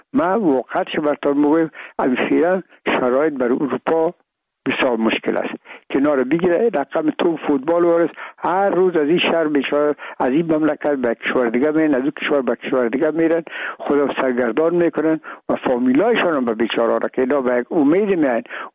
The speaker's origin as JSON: {"language": "Persian", "country": "Afghanistan", "said": "میگم ما افغان هستیم،"}